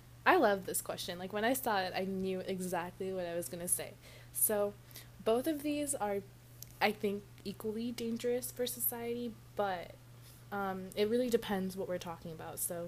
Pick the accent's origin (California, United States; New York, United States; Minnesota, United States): California, United States; I'm not from Texas, I'm from California.